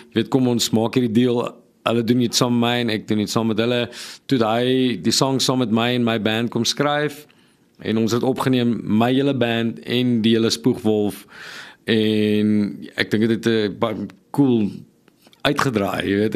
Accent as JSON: {"language": "Afrikaans", "town": "Bellville", "region": "Western Cape", "country": "South Africa", "tie": "born or raised there", "said": "ek het in Suburbia groot geword in Bellville, die noordelike voorstede van Kaapstad"}